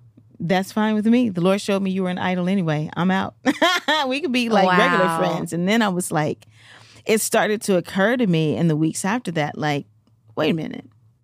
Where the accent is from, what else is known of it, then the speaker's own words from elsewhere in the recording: Memphis, Tennessee, United States; So EJ's from Chicago and I'm from Memphis.